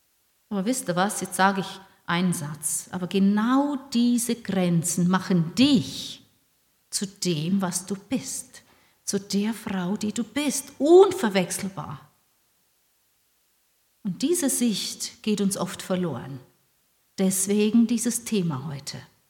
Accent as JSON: {"language": "German", "country": "Austria", "tie": "born or raised there", "said": "Jetzt in dieser Zeit in meiner alten Heimat in Österreich, ne?"}